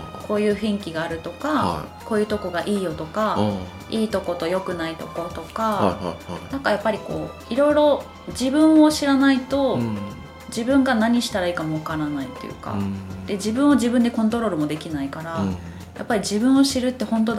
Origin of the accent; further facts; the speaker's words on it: Kyushu, Japan; born there; 九州生まれなんでやっぱり男の人の後ろ散歩逆手ついてきなさいみたいなことを言われるわけですよ